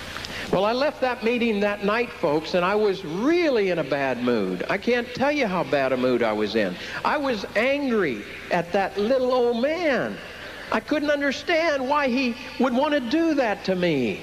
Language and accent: English; Ireland; And I'm an Irishman, you see.